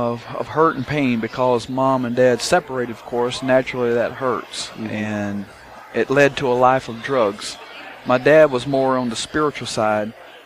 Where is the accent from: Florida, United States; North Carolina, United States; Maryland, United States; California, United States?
North Carolina, United States; Yes, I come from the Lumbee tribe, which is about 65,000 enrolled members. And yes, I am part of the Lumbee tribe.